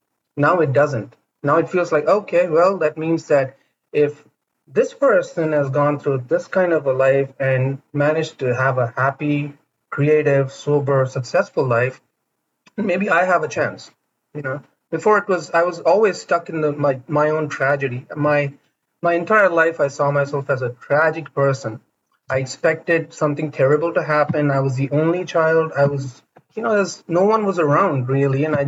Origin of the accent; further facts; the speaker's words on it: India; now in United States; I was not born and raised in the U.S. I was born and raised in India.